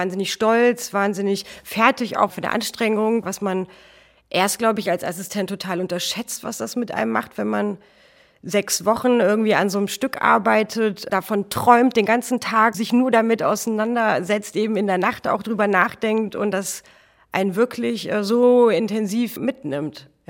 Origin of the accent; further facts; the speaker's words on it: Hofgeismar, Hesse, Germany; now in Hamburg, Germany; Nein, ich komme aus der Nähe von Kassel, aus Hofgeismar.